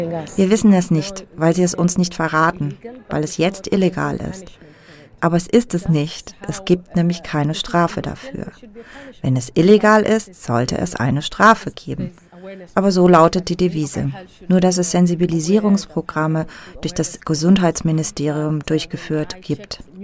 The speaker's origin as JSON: {"language": "German", "country": "Oman", "moved": "as an adult", "lives_now": "Berlin, Germany", "said": "ich komme aus dem Oman. Seit Oktober 2016 lebe ich in Berlin."}